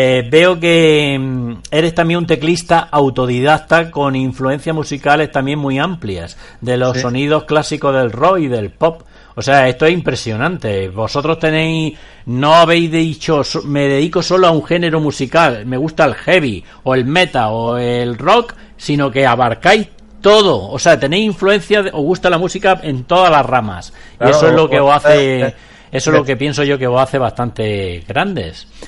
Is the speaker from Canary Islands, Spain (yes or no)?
no; Andalusia, Spain; Yo soy andaluz